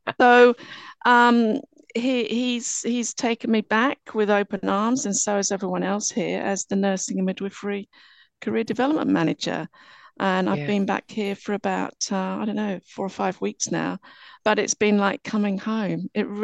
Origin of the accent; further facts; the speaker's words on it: England, United Kingdom; moved away as an adult; I'm English, and … I came out, I did my nurse training in England, and actually ventured out to Australia when I was in my 20s